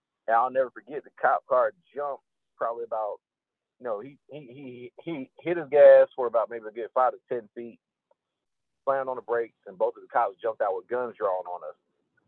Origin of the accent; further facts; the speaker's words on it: Alabama, United States; I'm from Alabama. And being back home, the funny part about it for me is that in Alabama, I've never really been pulled over for anything like that.